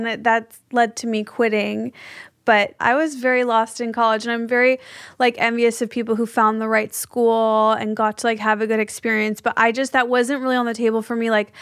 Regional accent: Skokie, Illinois, United States; because I grew up in Skokie, suburb of Chicago.

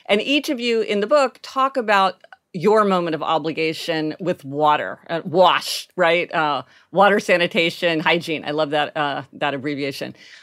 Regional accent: Kansas City, Missouri, United States; we're from Kansas City, Missouri.

